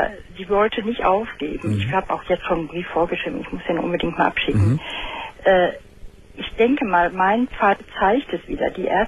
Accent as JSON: {"language": "German", "town": "Dortmund", "region": "North Rhine-Westphalia", "country": "Germany", "tie": "born or raised there"}